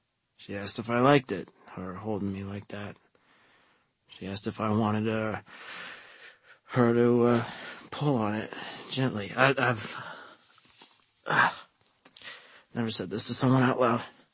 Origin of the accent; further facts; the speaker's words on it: Warren, Pennsylvania, United States; I grew up in Warren, Pennsylvania. Lived in nice neighborhood. Middle class.